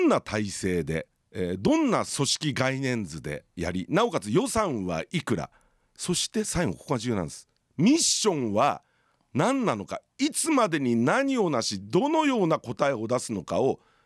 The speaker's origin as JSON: {"language": "Japanese", "region": "Toyama", "country": "Japan", "tie": "born or raised there", "said": "僕にしてみたら自分の生まれ故郷のためにと思って、さまざま富山で仕事してきた"}